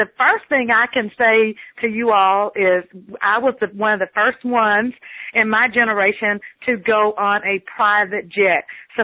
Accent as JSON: {"language": "English", "town": "Liberty", "region": "Texas", "country": "United States", "said": "I'm from Liberty, Texas. So I'm just from a little small country town."}